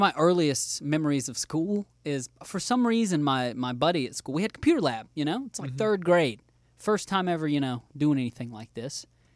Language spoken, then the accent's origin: English; Tennessee, United States; born there; No, I was born in Tennessee.